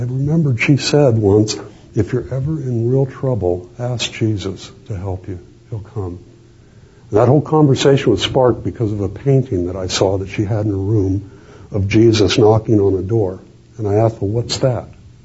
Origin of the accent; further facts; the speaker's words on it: Los Angeles, California, United States; Now, you have to understand, I grew up in East L.A. Okay, this is a dominantly Spanish neighborhood with Catholics.